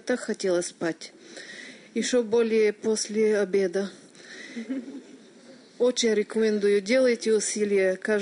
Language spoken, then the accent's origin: Russian; Bulgaria; Russian is a second language; Здравствуйте, я из Болгарии, буду говорить на поломанном русски.